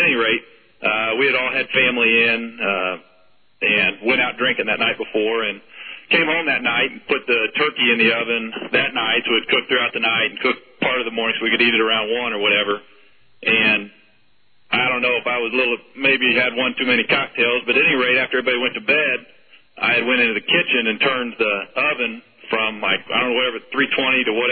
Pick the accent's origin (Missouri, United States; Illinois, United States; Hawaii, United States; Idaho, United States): Missouri, United States; Kansas City; now in Wichita, United States; I'm from Kansas City. I'm listening to you guys in Wichita, though.